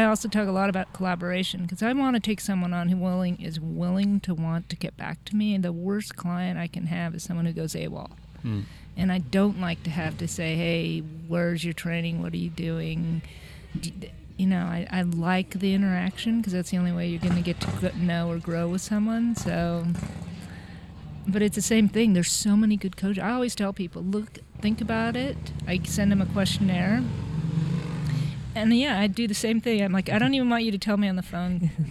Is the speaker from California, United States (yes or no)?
yes; Pacific Grove, California, United States; I grew up in Pacific Grove.